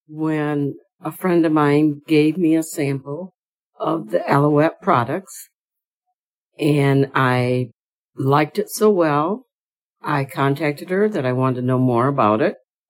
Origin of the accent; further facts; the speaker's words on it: Michigan, United States; I am from Michigan. I'm 73 years old.